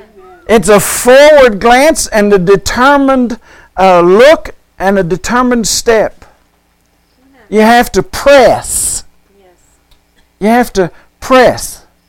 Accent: Oklahoma, United States; and I'm from Oklahoma, and I was in Kerrville, Texas.

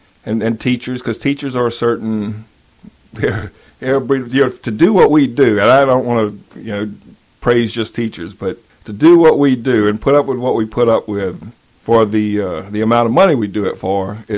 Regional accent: Franklin, Louisiana, United States; Well, I grew up in Franklin, Louisiana. Mom and dad and three brothers.

